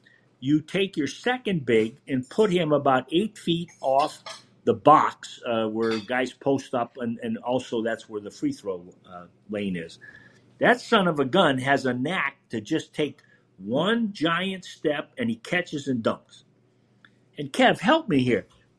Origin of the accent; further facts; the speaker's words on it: Massachusetts, United States; I'm from Massachusetts.